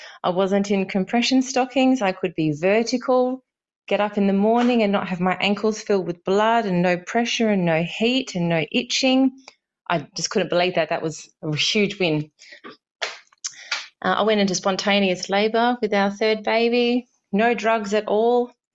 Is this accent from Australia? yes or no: yes; Perth, Western Australia, Australia; I'm from Perth, Australia.